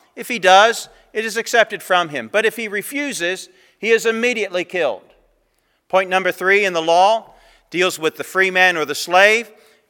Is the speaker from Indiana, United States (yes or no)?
yes; Indiana, United States; born there; I was born in Indiana into a preacher's home.